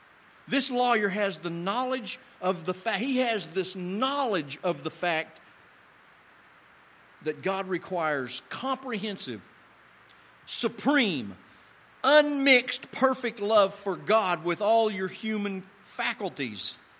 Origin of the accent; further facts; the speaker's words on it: Oklahoma, United States; I think I've said Shema in the past because I'm from Oklahoma.